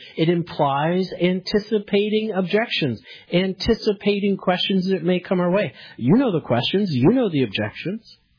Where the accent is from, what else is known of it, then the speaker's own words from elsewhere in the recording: Pennsylvania, United States; And I'm from Western Pennsylvania, so I always get nervous when I pronounce French words.